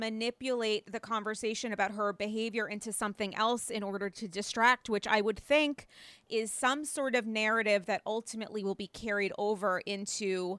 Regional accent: New York, United States; Yeah, as a New Yorker, we do not fuck around.

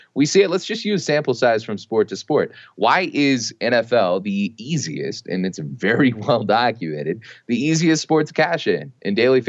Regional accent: Texas, United States; my wife and I, we're both from Texas.

